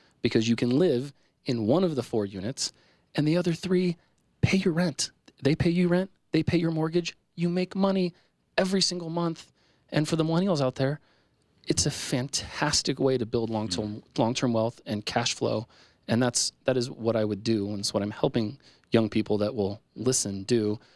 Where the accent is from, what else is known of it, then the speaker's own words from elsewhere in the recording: Sacramento, California, United States; I grew up in Sacramento, sort of.